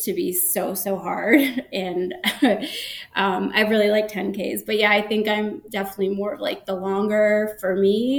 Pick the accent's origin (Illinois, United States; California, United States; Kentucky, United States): Illinois, United States; Chicago; in 2001, I decided to sign up for the Chicago Marathon. That's my hometown race.